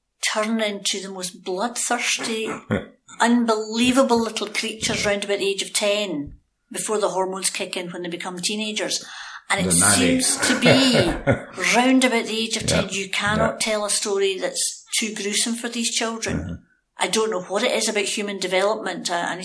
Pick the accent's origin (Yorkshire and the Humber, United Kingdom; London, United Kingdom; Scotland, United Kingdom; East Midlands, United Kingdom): Scotland, United Kingdom; Glasgow; growing up in Glasgow in the late 60s